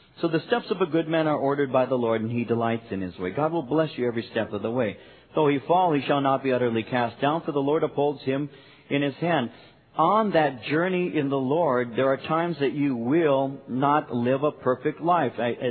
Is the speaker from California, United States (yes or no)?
yes; Norwalk, California, United States; growing up in Norwalk and working in Whittier, driving out here was like, man, I'm going to the other side of the world.